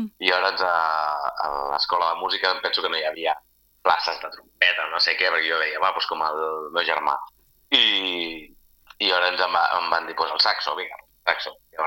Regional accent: Martorell, Catalonia, Spain; jo soc de Martorell

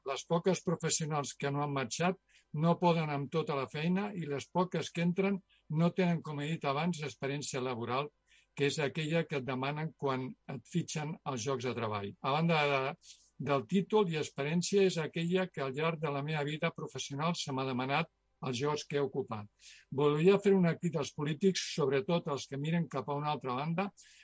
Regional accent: Tiana, Catalonia, Spain; Malauradament, el meu poble de Tiana

